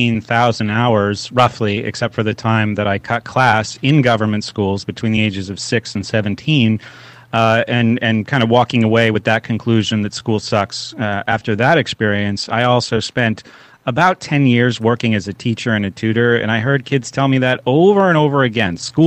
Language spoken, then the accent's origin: English; New Hampshire, United States; I grew up in New Hampshire, but I've been here and participating in the Free State Project since 2010